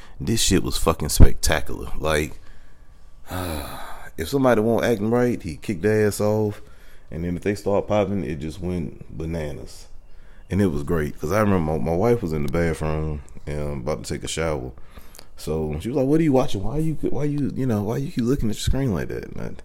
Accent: North Carolina, United States; I know me, because I'm from Bertie.

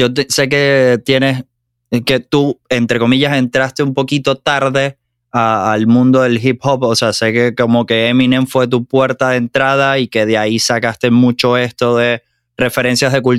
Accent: Maracaibo, Zulia, Venezuela; viniendo de donde vienes, de donde venimos, porque es la misma ciudad

